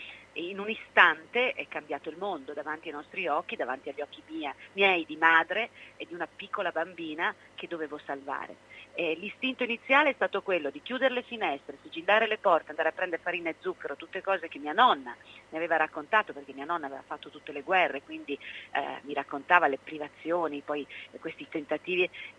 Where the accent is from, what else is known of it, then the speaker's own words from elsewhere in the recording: Florence, Tuscany, Italy; born there; io poi dalla Toscana, da Firenze, dove sono nata, battezzata in Battistero e San Giovanni, sono finita a vivere in mezzo alle risaie.